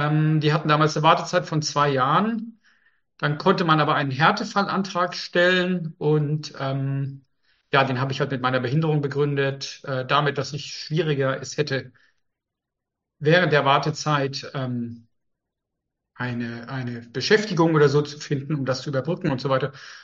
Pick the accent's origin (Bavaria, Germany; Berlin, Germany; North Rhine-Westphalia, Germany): Bavaria, Germany; Erlangen; Ich habe es tatsächlich auch in Erlangen angefangen, wo ich aufgewachsen bin, habe auch bei meinen Eltern noch gewohnt, weiterhin.